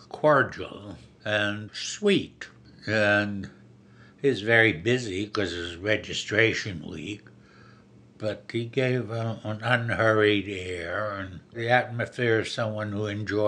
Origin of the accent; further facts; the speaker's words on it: Cleveland, Ohio, United States; I knew where I was raised in Cleveland, especially young Jewish intellectuals.